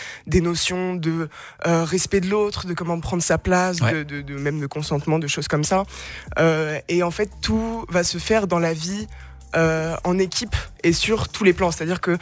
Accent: Nancy, Grand Est, France; Moi, j'ai grandi à Nancy. Ma famille est à Nancy depuis des centaines d'années. Je suis un énorme flexeur d'être plus grand Lorrain de cette terre.

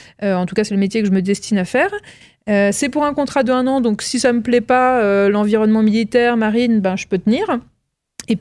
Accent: Strasbourg, Grand Est, France; je suis alsacienne, je ne suis pas lorraine. Je suis strasbourgeoise.

